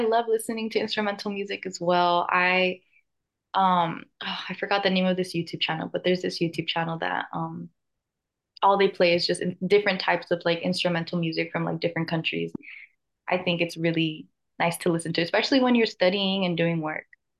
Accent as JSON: {"language": "English", "town": "Los Angeles", "region": "California", "country": "United States", "tie": "born or raised there", "lives_now": "San Diego, United States", "said": "My hometown is Los Angeles. I was born and raised there up until I made the move here to San Diego for UCSD."}